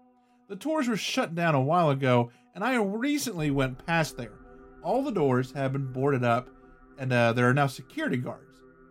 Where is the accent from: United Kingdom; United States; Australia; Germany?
Australia; I'm Australian.